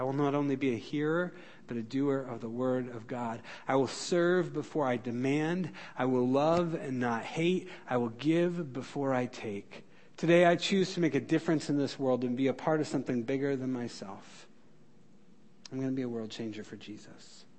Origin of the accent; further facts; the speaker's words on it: United States; now in South Dakota, United States; I'm an American. I live in South Dakota.